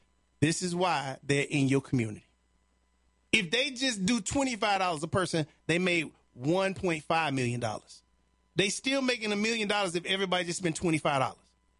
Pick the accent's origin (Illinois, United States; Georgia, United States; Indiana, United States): Illinois, United States; Chicago; Now, where I grew up in Chicago, Chicago is one of these cities for everybody